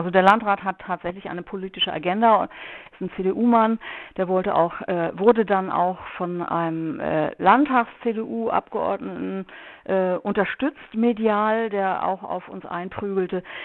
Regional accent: West Germany, Germany; wir sind Westdeutsche, wir kennen keine andere Gesellschaftsform

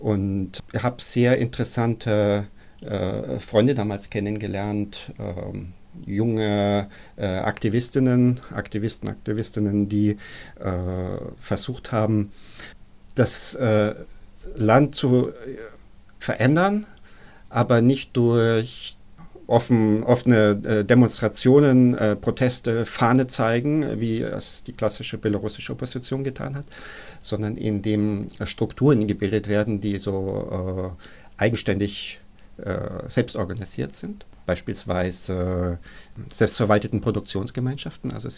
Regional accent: Bavaria, Germany; Also ich komme ursprünglich aus Unterfranken, aus Bayern.

